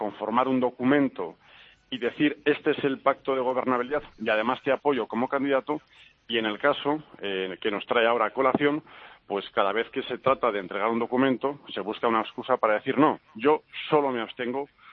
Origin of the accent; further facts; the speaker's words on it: Vitoria, Basque Country, Spain; yo soy del PP Vasco, de mi querida Vitoria